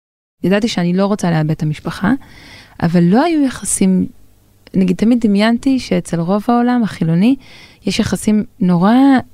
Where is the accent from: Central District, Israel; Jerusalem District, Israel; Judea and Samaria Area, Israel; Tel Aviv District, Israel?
Jerusalem District, Israel; Jerusalem; גדלתי בארנוף בירושלים, באה ממשפחה יחסית מורכבת, אבא שלי הוא מה שנקרא חרדי לאומי